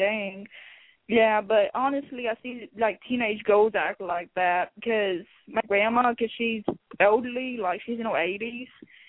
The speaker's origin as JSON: {"language": "English", "region": "Texas", "country": "United States", "said": "Oh, I'm from Texas."}